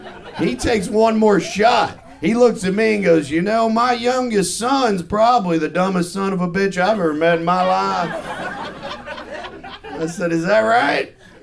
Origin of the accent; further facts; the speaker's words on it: Kentucky, United States; born there; I was born in Kentucky. I wouldn't have fucking chosen.